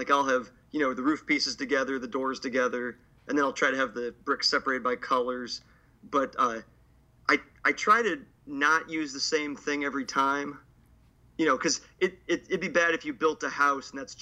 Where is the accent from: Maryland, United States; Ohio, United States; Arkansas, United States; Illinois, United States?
Ohio, United States; like I said, I'm from Ohio. We typically have a rough Midwestern winter